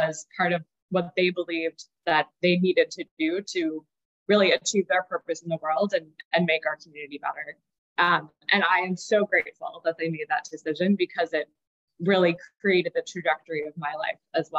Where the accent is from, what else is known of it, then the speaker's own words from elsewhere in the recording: Milwaukee, Wisconsin, United States; born there; So I was born in Milwaukee, Wisconsin. Both my parents are originally from Green Bay, and they are each from families of six.